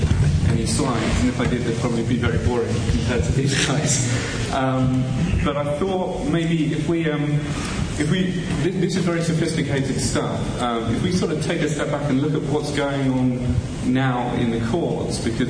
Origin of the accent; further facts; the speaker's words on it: England, United Kingdom; because I'm an English lawyer.